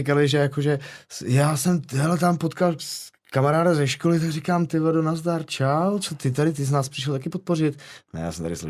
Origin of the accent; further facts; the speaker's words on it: Ostrava, Moravian-Silesian Region, Czechia; moved away; když jsem odcházel z Ostravy, nebo tím, že jsem v Ostravě vyrostl a ty města jsou si velmi podobný.